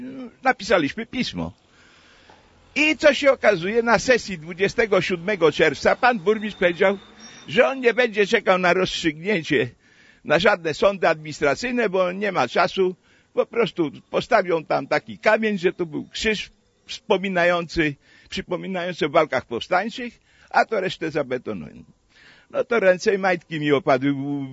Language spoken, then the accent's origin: Polish; Kazimierzów, Masovian Voivodeship, Poland; jestem ze wsi Kazimierzów, gmina Kałuszyn.